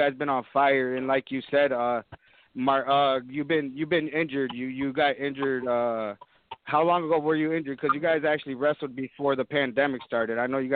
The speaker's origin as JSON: {"language": "English", "region": "Michigan", "country": "United States", "said": "I mean, I come from Michigan, and we got a promotion that's called Horseland."}